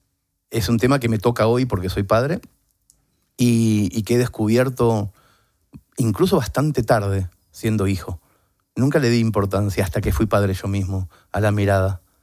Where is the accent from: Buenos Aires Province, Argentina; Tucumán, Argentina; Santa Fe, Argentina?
Buenos Aires Province, Argentina; Mercedes; sabiendo que yo iba a actuar esa noche en Mercedes, provincia de Buenos Aires, mi ciudad natal